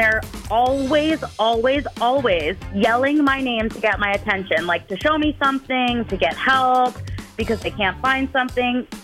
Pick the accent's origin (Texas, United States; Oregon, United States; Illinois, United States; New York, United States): Oregon, United States; I'm from Oregon